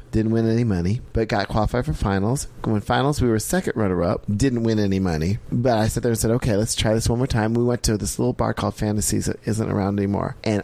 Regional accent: Iowa, United States; But I was born and raised in Iowa.

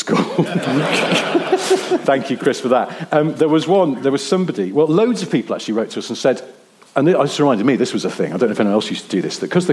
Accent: East of England, United Kingdom; I grew up in Suffolk

